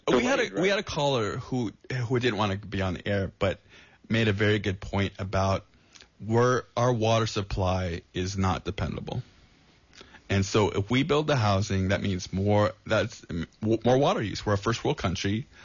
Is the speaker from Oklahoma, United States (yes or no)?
no; Santa Cruz, California, United States; I'm from Santa Cruz. This is my hometown. And so I grew up here in my youth. I went to college here.